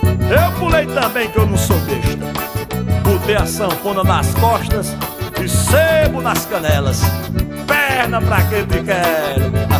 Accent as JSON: {"language": "Portuguese", "town": "Jardim do Seridó", "region": "Rio Grande do Norte", "country": "Brazil", "tie": "born or raised there", "said": "Eita, Siridó, região onde eu fui criado. É, porque eu nasci em Campina Grande e me criei em Jardim do Siridó, Rio Grande do Norte."}